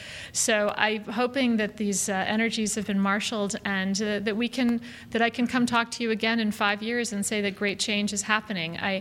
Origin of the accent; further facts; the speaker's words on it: United States; Well, I will say, as an American, it's very disheartening to me